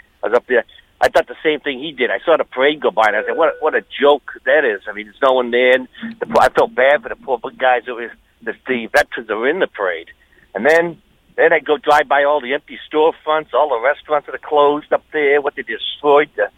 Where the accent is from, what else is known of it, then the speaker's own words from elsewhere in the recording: Massachusetts, United States; I'm from Massachusetts.